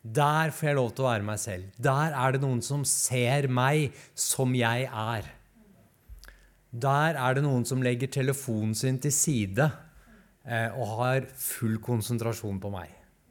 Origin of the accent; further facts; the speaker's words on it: Oslo, Norway; og bor nå på Lindeberg, som er en del av Alna bydel. Så om dere ikke var redd fra før for at jeg kommer fra Oslo, så kan jeg nå si at jeg også kommer fra den delen av Oslo som har høyest smittetall.